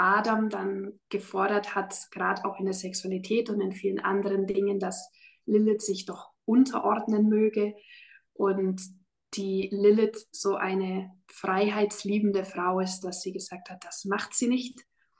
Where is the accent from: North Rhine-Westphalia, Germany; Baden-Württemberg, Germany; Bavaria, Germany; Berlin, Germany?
Bavaria, Germany; im Allgäu, also da wo ich aufgewachsen bin